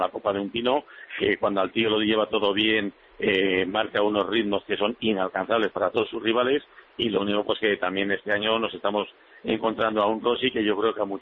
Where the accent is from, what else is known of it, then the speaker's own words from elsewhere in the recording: Spain; como español